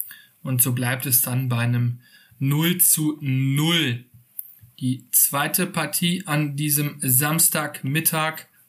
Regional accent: Cologne, North Rhine-Westphalia, Germany; man kann einfach nur auch als Kölner neidlos sagen

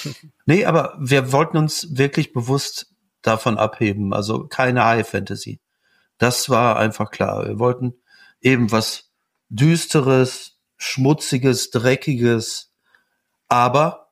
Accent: Gelsenkirchen, North Rhine-Westphalia, Germany; Also, ich bin in Gelsenkirchen geboren.

